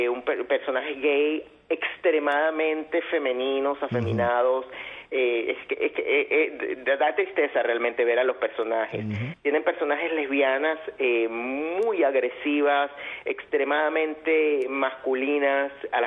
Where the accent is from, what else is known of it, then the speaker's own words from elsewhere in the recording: Venezuela; Yo me acuerdo cuando era niño, las novelas, yo soy venezolano